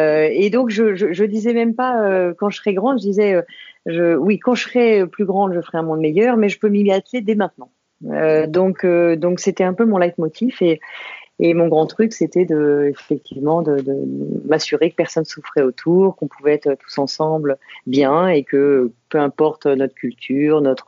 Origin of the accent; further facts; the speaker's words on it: Saint-Maurice, Île-de-France, France; moi, je suis une parisienne. En fait, je suis une banlieusarde. Je suis née à Saint-Maurice, tout à côté de Paris. Et j'ai vécu en banlieue parisienne pendant des années autour de Paris. Donc, mes racines sont en Île-de-France.